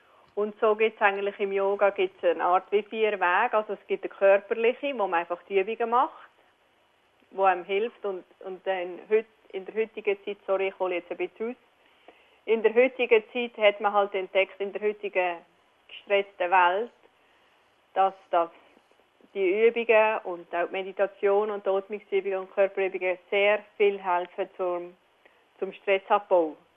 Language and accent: German; Switzerland; also born or lived in Canada; now in Australia; als ich in Kanada gewohnt habe, obwohl ich ja von der Schweiz bin. Und ja, ich habe das alles das in Nordamerika gelernt und bin dann wieder zurück in die Schweiz, auf Liestal, also Kanton Basel-Land.